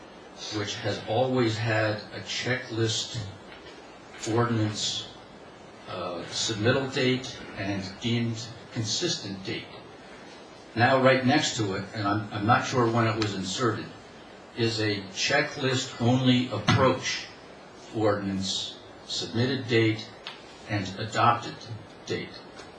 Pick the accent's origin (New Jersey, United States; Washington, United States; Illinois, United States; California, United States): New Jersey, United States; Tewksbury Township; I'm from Tewksbury Township.